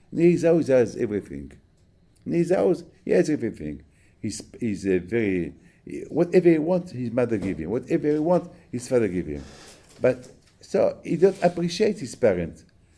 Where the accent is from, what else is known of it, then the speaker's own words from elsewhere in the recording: Paris, Île-de-France, France; I'm from Paris. I live in France.